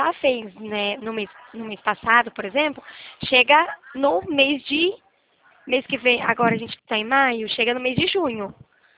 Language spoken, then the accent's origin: Portuguese; Limeira, São Paulo, Brazil; Eu sou de Limeira